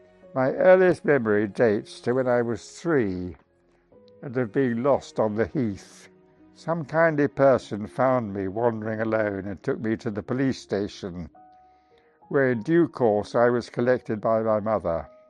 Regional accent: London, United Kingdom; I was born in London, in the London suburb of Hampstead, on the 20th of century, February 1930. It was there that I spent my first 5 years.

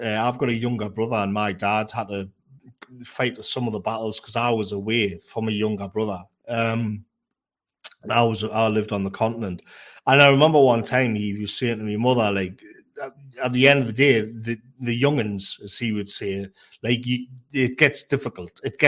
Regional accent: North East England, United Kingdom; when I was growing up in the North Tyneside, it was quite rough and tumble.

